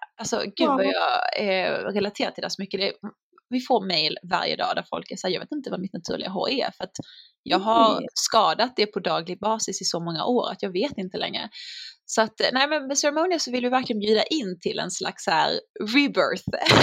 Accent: Sweden; Man är ju ganska orädd som svensk

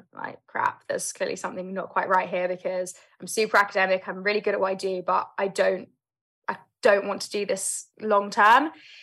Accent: London, United Kingdom; So I grew up in London, South London, born and raised, and I have three older brothers.

